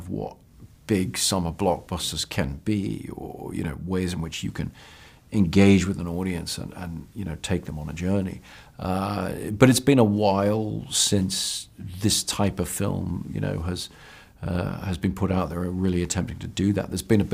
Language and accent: English; United Kingdom; as a British person